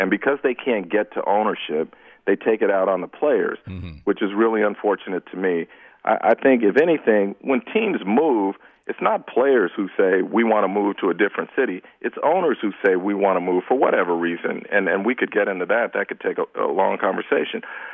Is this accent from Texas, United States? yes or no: no; California, United States; I grew up in the Bay Area, and there was such a bond between that community and that team.